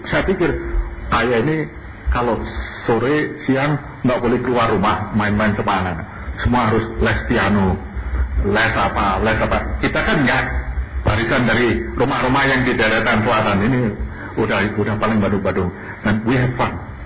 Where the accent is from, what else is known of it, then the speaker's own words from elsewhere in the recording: Semarang, Central Java, Indonesia; saya ini dulu dibesarkan justru di Semarang ini, di jalan di mana saya dibesarkan ini interesting sekali